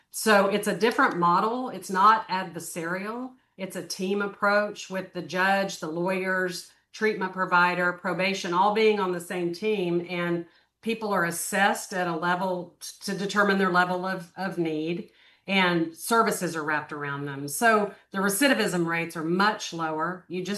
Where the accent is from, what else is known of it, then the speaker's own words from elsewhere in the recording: Waco, Texas, United States; now in Houston, United States; I grew up in Waco.